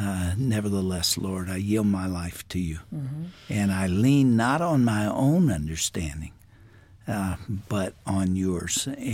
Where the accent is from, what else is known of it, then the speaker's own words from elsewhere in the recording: Texas, United States; I'm a Texan.